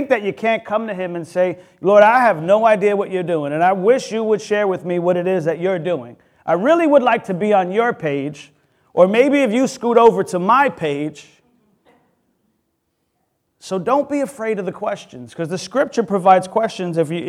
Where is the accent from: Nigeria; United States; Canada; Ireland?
United States; New York City, New York; I was born and raised in the Bronx, and I'll be quick.